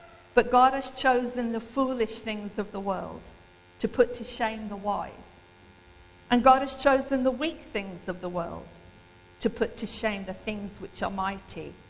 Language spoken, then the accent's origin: English; East of England, United Kingdom; because we're Suffolk people. Amen? And Robert and Steph, we're from Suffolk.